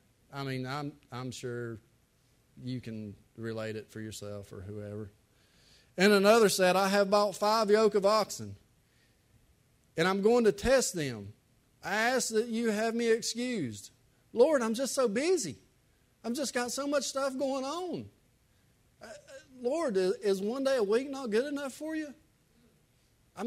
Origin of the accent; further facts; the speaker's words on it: North Carolina, United States; now in Buncombe County, United States; y'all know I come from Haywood County, and I live in Buncombe County, and I've always had this big debate about where I grew up.